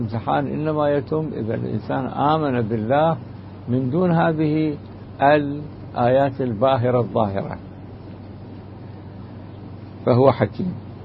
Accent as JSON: {"language": "Arabic", "country": "Iraq", "said": "هذا ما يسمى فينا عندنا في العراق بالعمل الشعبي"}